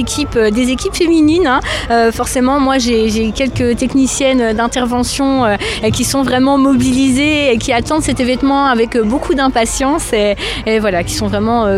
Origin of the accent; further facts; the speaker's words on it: Saint-Dié-des-Vosges, Grand Est, France; moi je suis originaire de Saint-Dié